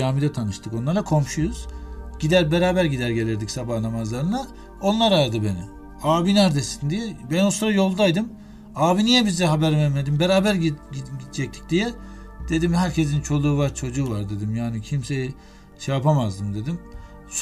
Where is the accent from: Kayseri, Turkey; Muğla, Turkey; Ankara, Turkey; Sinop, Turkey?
Ankara, Turkey; Kahramankazan; annemin köyü Kazan. Ben Kahraman Kazanlıyım aynı zamanda. Babam Kırım göçmeni.